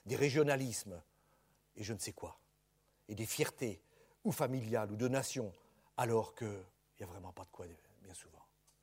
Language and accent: French; Brittany, France; Moi, je suis breton, les bretons, et machin.